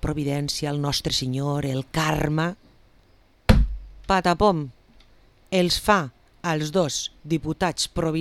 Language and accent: Catalan; Vila-real, Valencian Community, Spain; nosaltres som els dos de Vila-real i tu i vostè és rosariera i jo sóc puríssimera